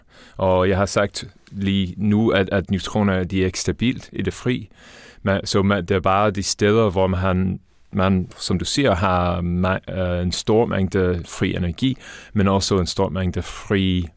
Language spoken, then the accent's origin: Danish; Dublin, Leinster, Ireland; Danish is a second language; now in Denmark; Jeg er faktisk irsk. Jeg kommer fra Dublin oprindeligt i Irland